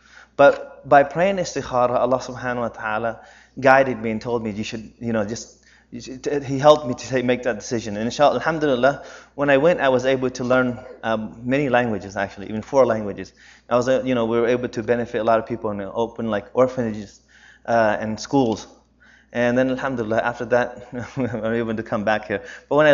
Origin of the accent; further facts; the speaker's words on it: United States; And of course, me being growing up in the United States